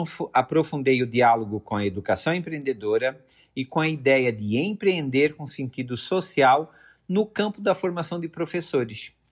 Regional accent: Canelinha, Santa Catarina, Brazil; born there; Eu nasci em Canelinha, uma pequena cidade do interior de Santa Catarina, no sul do Brasil.

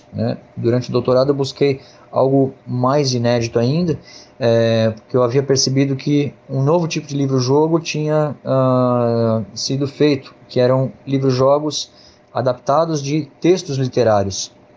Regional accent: Campinas, São Paulo, Brazil; born there; now in Americana, Brazil; Eu nasci em Campinas, no interior de São Paulo, e atualmente eu moro em Americana, também no interior de São Paulo, região metropolitana de Campinas mesmo.

